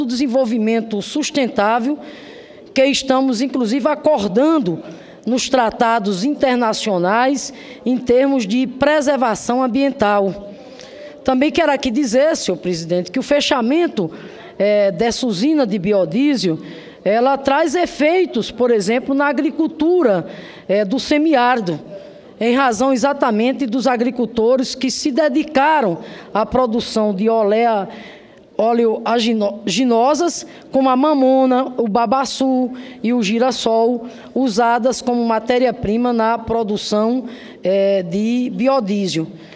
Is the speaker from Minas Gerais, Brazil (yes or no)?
no; Rio Grande do Norte, Brazil; localizada lá no polo industrial de Guamaré, lá no meu estado, o Rio Grande do Norte.